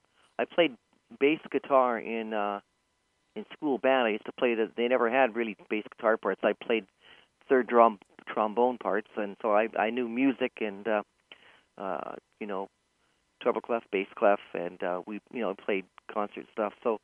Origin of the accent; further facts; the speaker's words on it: Edmonton, Alberta, Canada; born there; I was born in Edmonton. I have a brother.